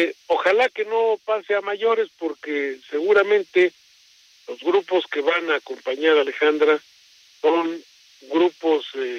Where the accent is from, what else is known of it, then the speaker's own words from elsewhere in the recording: Texcoco, State of Mexico, Mexico; que les gustó mi tierra, Texcoco